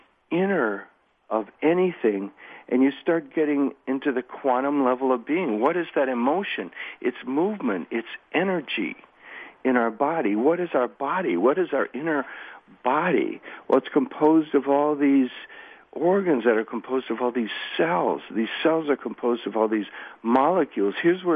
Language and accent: English; United States; at least for me, being an American.